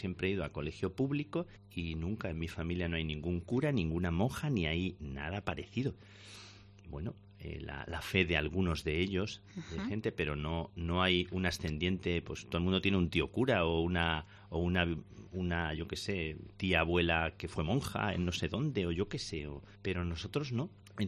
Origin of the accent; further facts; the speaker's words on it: Plasencia, Extremadura, Spain; Como yo luego no tengo ningún pudor en hacer propaganda ni de mi tierra, ni de Plasencia, ni del Valle del Jerte, ni de la Cereza